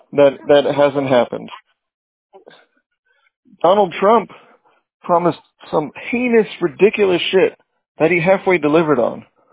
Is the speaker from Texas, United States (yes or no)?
yes; San Antonio, Texas, United States; born there; I was born in San Antonio, Texas.